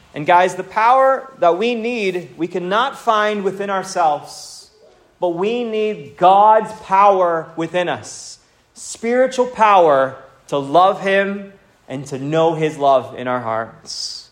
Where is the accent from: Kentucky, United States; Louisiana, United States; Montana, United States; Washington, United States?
Montana, United States; I was born in Montana, and I spent my early days in very rural Montana.